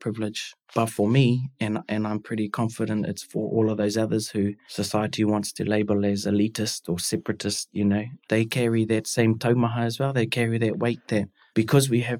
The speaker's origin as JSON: {"language": "English", "town": "Waikare", "region": "Northland", "country": "New Zealand", "tie": "born or raised there", "also_born_or_lived": "Kawakawa", "said": "growing up, I was born in Kawakawa. My parents ran the school in the bush in Waikare. And so my pito was buried up there."}